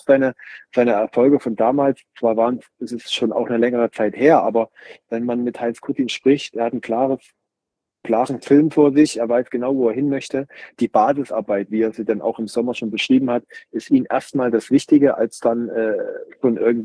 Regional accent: Johanngeorgenstadt, Saxony, Germany; Johann Geheudenstadt, wo ich aufgewachsen bin, als auch dann im Schwarzwald in Hinterzarten

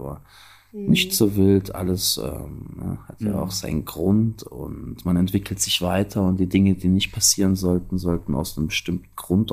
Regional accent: Halle, Saxony-Anhalt, Germany; meine Heimatstadt Halle.

